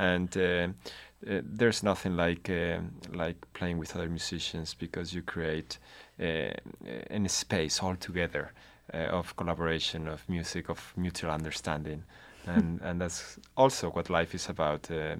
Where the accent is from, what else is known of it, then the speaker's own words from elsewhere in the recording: Italy; I'm from Italy, but why not incorporating the guitar and the fandango in a chamber music group?